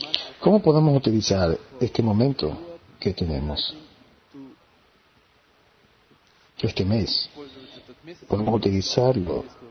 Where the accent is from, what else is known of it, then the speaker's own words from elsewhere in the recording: Slovakia; Yo soy de Eslovaquia.